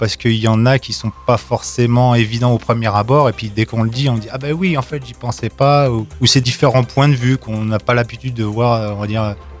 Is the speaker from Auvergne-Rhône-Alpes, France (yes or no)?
yes; Tignes, Auvergne-Rhône-Alpes, France; born there; je suis né à Tignes, comme tous mes ancêtres